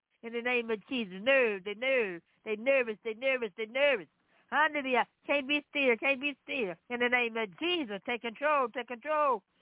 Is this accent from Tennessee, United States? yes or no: yes; Memphis, Tennessee, United States; I come from Memphis, Tennessee.